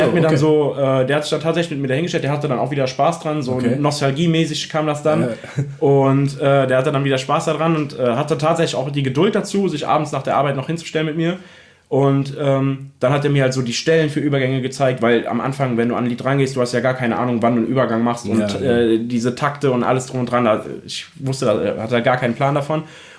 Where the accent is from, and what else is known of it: Remagen, Rhineland-Palatinate, Germany; now in Bad Breisig, Germany